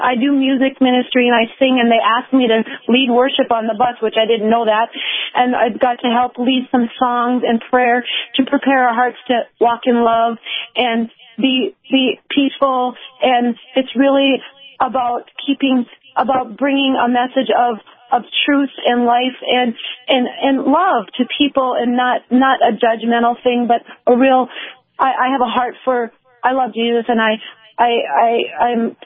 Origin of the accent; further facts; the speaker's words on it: Valley City, North Dakota, United States; Well, I'm from Valley City, North Dakota area, north of Valley City on a farm. Laverne is our address.